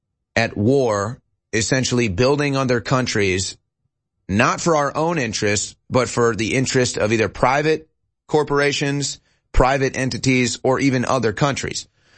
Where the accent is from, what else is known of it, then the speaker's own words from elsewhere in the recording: St. Louis, Missouri, United States; If you grew up in a city, I grew up in St. Louis